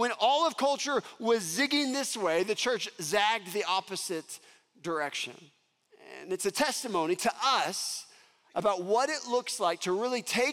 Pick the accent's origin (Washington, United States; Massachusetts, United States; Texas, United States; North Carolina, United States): Texas, United States; because we were going slow because we're from Texas.